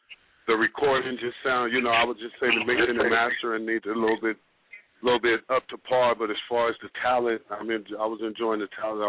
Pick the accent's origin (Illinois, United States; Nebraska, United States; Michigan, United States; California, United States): California, United States; Los Angeles; representing South Central Los Angeles.